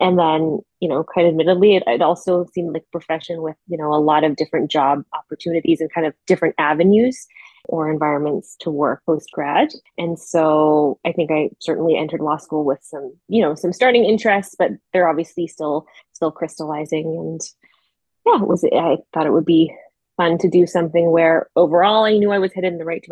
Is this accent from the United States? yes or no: no; Stouffville, Ontario, Canada; now in Montreal, Canada; I'm just a rising 2L at McGill here in Montreal. Outside of that, I hail from Stouffville, Ontario. I'm obviously now living in Montreal